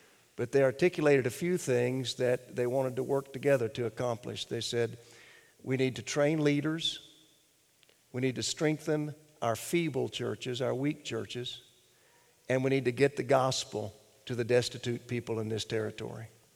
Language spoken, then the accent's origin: English; Pawhuska, Oklahoma, United States; God called me to preach after growing up in Pawhuska